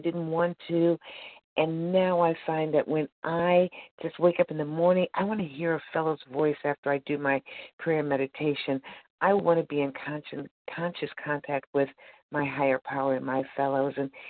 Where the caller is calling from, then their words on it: Missouri, United States; I'm calling from Missouri.